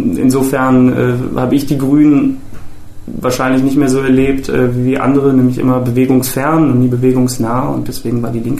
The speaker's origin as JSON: {"language": "German", "town": "Oldenburg", "region": "Lower Saxony", "country": "Germany", "tie": "born or raised there", "also_born_or_lived": "Bremen", "said": "ich bin 1990 geboren und komme eigentlich aus dem hohen Norden, und zwar bin ich geboren in Aachen, das ist Niedersachsen, kurz hinter Bremen. Die ersten Jahre dann in Bremen aufgewachsen, dann nach Oldenburg gezogen, da sozusagen groß geworden"}